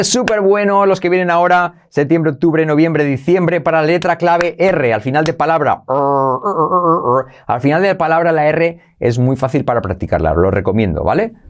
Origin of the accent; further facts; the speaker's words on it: Aragon, Spain; Somos un poco cínicos aquí en mi tierra a veces, ¿no? En Aragón decimos eso, ba, no, no te lo creas.